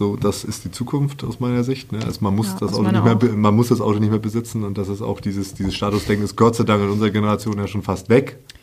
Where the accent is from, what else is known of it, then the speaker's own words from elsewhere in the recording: East Germany, Germany; ich komm ja aus dem Osten Deutschlands sozusagen, da hatten wir zu Ostzeiten ein Stadtgasnetz sozusagen.